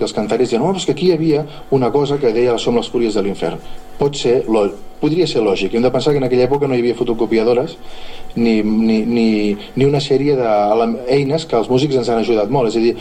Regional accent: Sant Pere de Ribes, Catalonia, Spain; i estava a Ribes, jo sóc de Sant Pere de Ribes

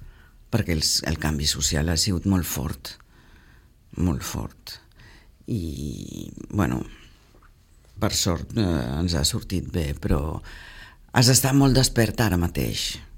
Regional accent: Belgium; now in Sitges, Spain; jo he nascut i crescut a Bèlgica. I vaig conèixer el meu home i viure a Sitges amb ell

